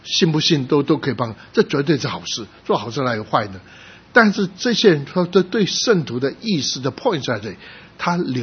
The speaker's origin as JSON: {"language": "Chinese", "region": "Guangdong", "country": "China", "said": "就是我是广东人，所以蛮比较容易找到一些的重的店去打工。"}